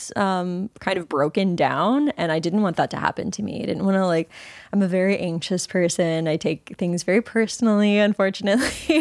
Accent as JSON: {"language": "English", "region": "East Coast", "country": "United States", "tie": "born or raised there", "said": "growing up on the East Coast and being a daughter of a doctor and a lawyer"}